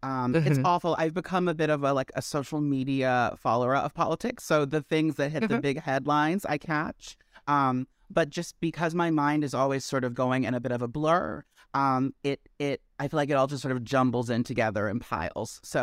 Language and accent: English; Maryland, United States; It's so embarrassing because I'm from Maryland. I should know the answer to this.